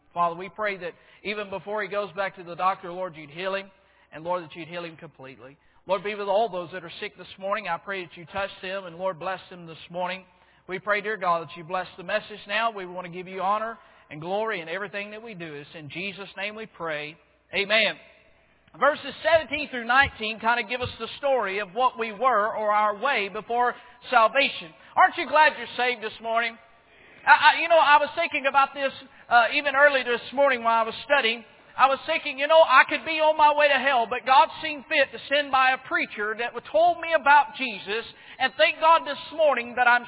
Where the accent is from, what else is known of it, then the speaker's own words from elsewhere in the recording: Florida, United States; which that's where I'm from Florida, though.